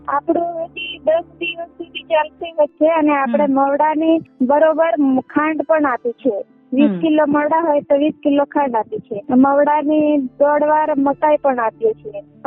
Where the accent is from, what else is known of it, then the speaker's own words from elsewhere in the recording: Sadra, Gujarat, India; હું સાદરાની વતની છું